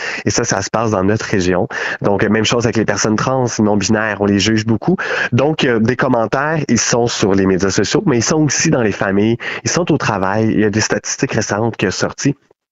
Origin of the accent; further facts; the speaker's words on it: Quebec, Canada; je suis de la Montérégie, on y travaille